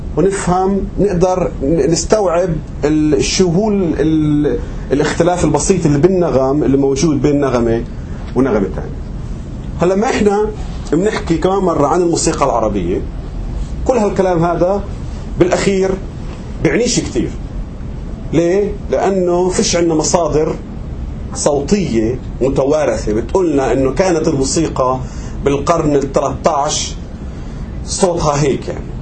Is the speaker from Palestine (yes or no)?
yes; Palestine; لما انا بدي اجي كفلسطيني مثلا بدي اجي اغني البيات المرجعيه تبعتي